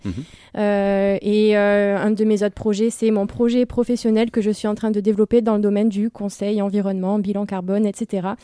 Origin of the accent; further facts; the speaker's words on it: Marseille, Provence-Alpes-Côte d'Azur, France; je viens de Marseille